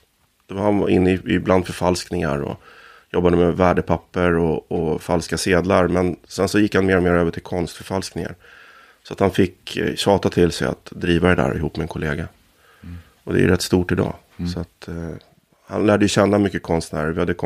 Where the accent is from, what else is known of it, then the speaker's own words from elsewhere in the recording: Norrland, Sweden; also born or lived in Stockholm; Jag är född i Kärrtorp, men känslan av uppväxtheten är ju i Norrland.